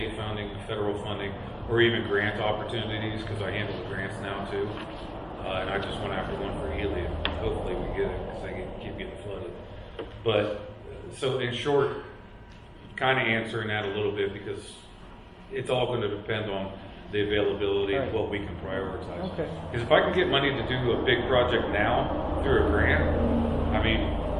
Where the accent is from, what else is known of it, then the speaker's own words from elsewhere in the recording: Ohio, United States; But I grew up in Ohio, went to Marines, moved out here.